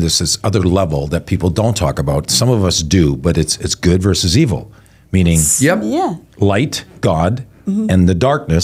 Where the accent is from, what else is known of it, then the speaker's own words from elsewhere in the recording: Canada; I grew up as a Canadian coming from a different place, and conversations at the table were hockey, hockey, and hockey.